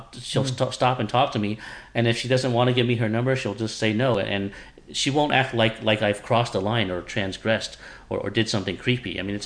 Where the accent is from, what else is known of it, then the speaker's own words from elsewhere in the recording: Russia; now in United States; even if I grew up in Russia. But of course, I'm not going to be spoiled and have all the material comforts of America.